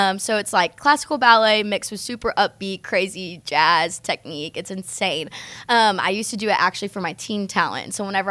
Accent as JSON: {"language": "English", "town": "Lawton", "region": "Oklahoma", "country": "United States", "said": "I'm from Lawton, Oklahoma."}